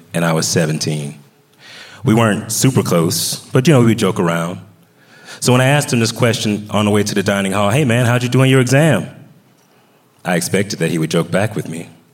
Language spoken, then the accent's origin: English; Atlanta, Georgia, United States; I was from Atlanta, and I had never even been in snow.